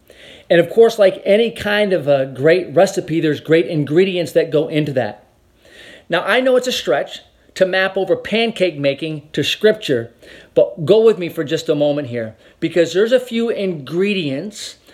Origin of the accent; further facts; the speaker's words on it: Vermont, United States; I was born and raised in the state of Vermont. Man, I love my home state.